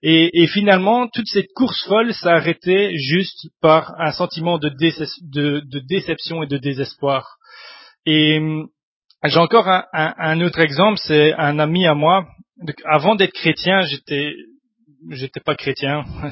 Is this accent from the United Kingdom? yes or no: no; Mons, Wallonia, Belgium; je viens de Mons.